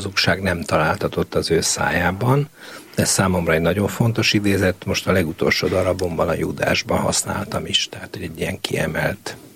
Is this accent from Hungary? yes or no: no; Transylvania, Romania; hogy Erdélyben születtem, és ott nőttem fel.